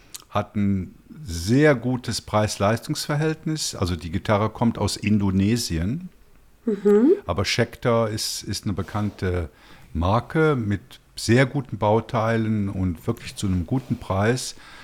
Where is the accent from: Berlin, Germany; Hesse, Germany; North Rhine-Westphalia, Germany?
North Rhine-Westphalia, Germany; Sankt Augustin; da komme ich ja her, ja. Da bin ich ja aufgewachsen. Also ich bin ja eine echte Kölsche Jung, also eigentlich aus Bonn oder St. Augustin.